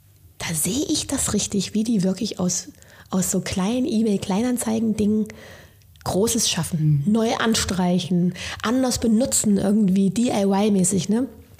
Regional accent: East Germany, Germany; Ob das ein Nachteil als Ossi ist oder auch ein Nachteil, weil ich eine Frau bin, kommt ja dann auch noch zusammen.

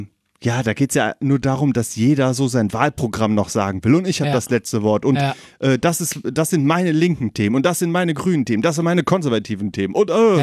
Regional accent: Munich, Bavaria, Germany; dann geht man quasi nicht dahin als Münchner

